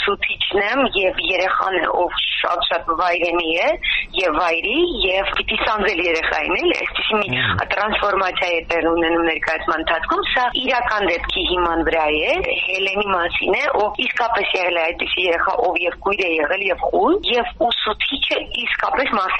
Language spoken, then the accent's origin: Armenian; Yerevan, Armenia; որ Երևանից ենք եկել